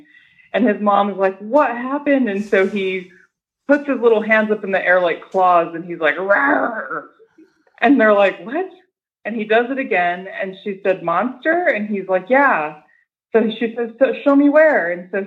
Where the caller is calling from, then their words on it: Las Vegas, Nevada, United States; I'm in Las Vegas.